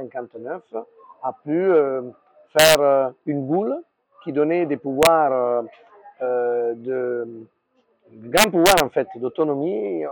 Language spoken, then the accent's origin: French; Italy; French is a second language; parce que je suis italien, passionné d'histoire